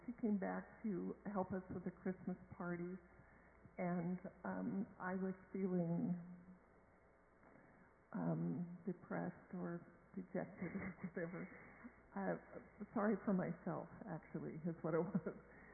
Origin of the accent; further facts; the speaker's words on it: Laos; they live in the house where we were raised in Laos, in our community in Laos.